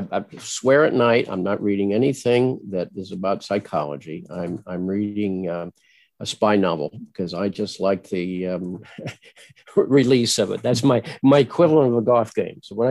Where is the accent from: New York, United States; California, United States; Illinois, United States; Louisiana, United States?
Illinois, United States; Springfield; I grew up in Springfield, Illinois, and you know, Lincoln is a giant there